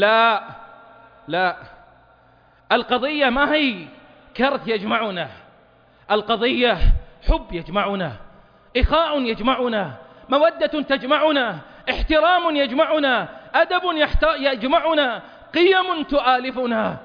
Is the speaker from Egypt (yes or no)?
no; Saudi Arabia; بلادنا المملكة العربية السعودية